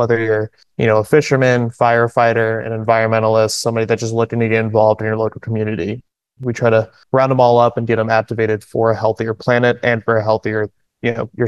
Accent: North Carolina, United States; Yeah, so I grew up on the Outer Banks in North Carolina. It's a coastal region. I grew up scuba diving.

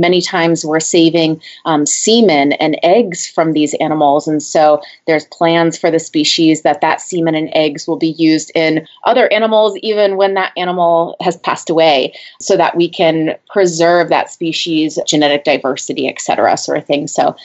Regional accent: New England, United States; I grew up going to the local establishments. I'm from New England. I remember going to New England Aquarium.

